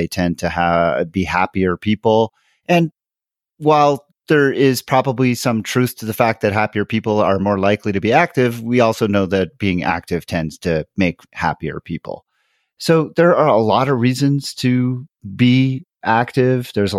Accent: Montreal, Quebec, Canada; now in Denver, United States; I live in Denver, Colorado, but I'm originally from Montreal in Canada.

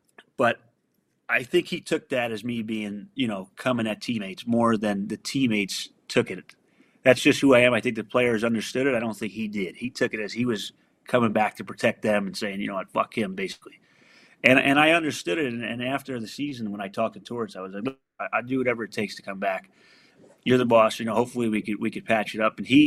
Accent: Philadelphia, Pennsylvania, United States; Losing in my hometown was garbage. The crowd in Philadelphia wasn't the same as it was when I was a kid.

